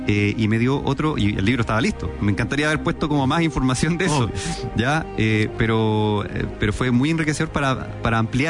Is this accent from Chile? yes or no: yes; Chile; cosa que yo creo que soy el único chileno que he ido